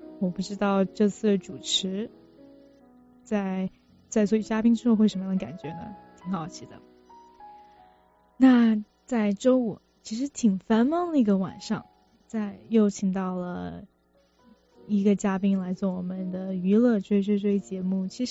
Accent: Jingzhou, Hubei, China; 把湖北荆州，就是我家乡的一些好吃的统统给大家介绍了

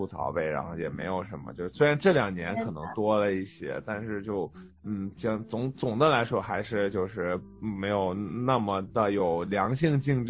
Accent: Henan, China; now in United States; 因为我是河南人，然后我在那第一次见到河南菜

